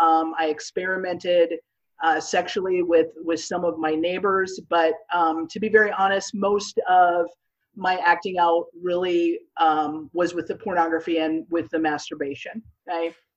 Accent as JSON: {"language": "English", "region": "Minnesota", "country": "United States", "tie": "born or raised there", "moved": "as an adult", "lives_now": "Houston, United States", "said": "And I ended up, I grew up in Minnesota, and I ended up feeling the Lord leading me to Houston, Texas, to attend a small Bible college here."}